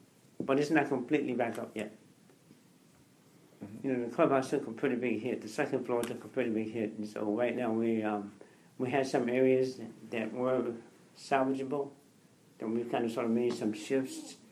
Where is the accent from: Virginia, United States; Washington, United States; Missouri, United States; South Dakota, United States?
Virginia, United States; Williamsburg; I'm from Williamsburg, Virginia.